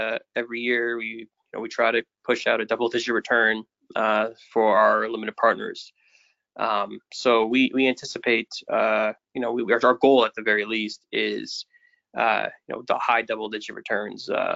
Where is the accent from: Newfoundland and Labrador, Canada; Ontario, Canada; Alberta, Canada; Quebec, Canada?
Ontario, Canada; Ottawa; I'm originally from Ottawa, Canada